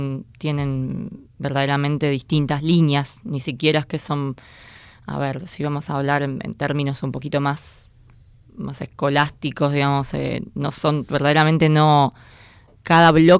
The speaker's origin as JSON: {"language": "Spanish", "town": "Rosario", "region": "Santa Fe", "country": "Argentina", "lives_now": "Buenos Aires, Argentina", "said": "soy soprano, tengo 31 años, soy rosarina, vivo hace unos años aquí en Buenos Aires"}